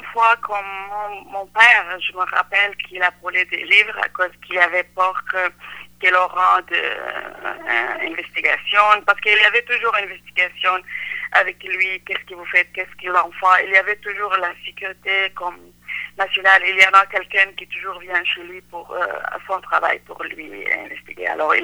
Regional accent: Syria; French is a second language; moved away; Pour moi, je viens de la Syrie, de la côté nord, vraiment proche de la frontière entre les Turquies et l'Irakie, frontière. Alors, je suis grandie là-bas avec une grande famille

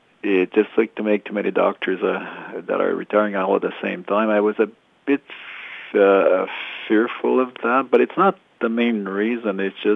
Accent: Hawkesbury, Ontario, Canada; also born or lived in Ottawa; I did my schooling in Ontario. I come originally from Hawkesbury, but then my family moved to Ottawa, and then I went to Ottawa University and did my training there.

